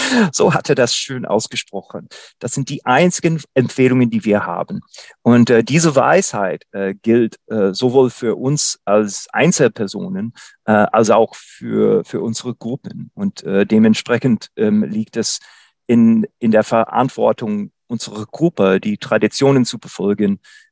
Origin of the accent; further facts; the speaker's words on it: Buffalo, New York, United States; German is a second language; in meiner Heimatstadt Buffalo, ich komme aus Buffalo in den Vereinigten Staaten, USA